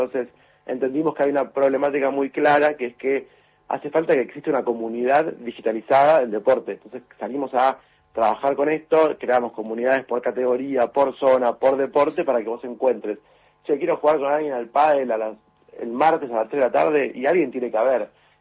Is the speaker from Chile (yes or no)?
no; Mar del Plata, Buenos Aires Province, Argentina; yo soy de Mar del Plata